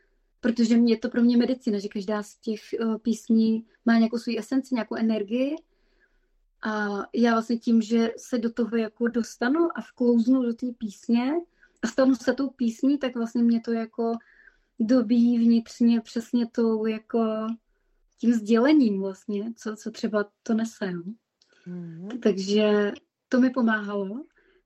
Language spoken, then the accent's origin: Czech; Plzeň, Plzeň Region, Czechia; accent: Plzeň; now in Moravian-Silesian Region, Czechia; Víš, že vlastně já jsem z Plzně, takže když přijedu, my žijeme v Moravskoslezském kraji, jo? A já když přijedu do Plzně, tak znova chytím jako plzeňský přízvuk.